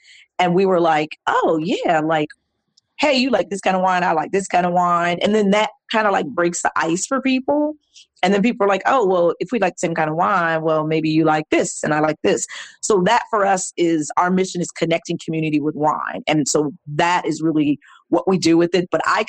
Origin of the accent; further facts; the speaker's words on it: Germany; my dad is retired military. So I grew up in Germany.